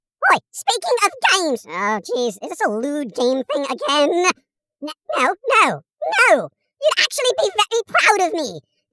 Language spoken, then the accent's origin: English; England, United Kingdom; Well, I mean, no, because I'm English, you know?